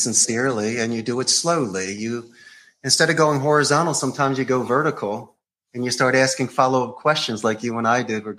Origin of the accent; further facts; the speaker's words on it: Philadelphia, Pennsylvania, United States; growing up in Philly, you always did your little bit of hustles.